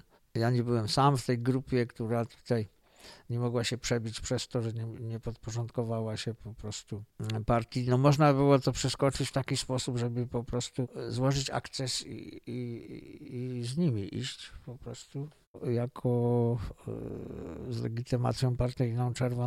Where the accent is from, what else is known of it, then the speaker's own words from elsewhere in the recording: Silesian Voivodeship, Poland; Dlatego, że byłem Ślązakiem, nie dlatego, że nie miałem kwalifikacji po prostu.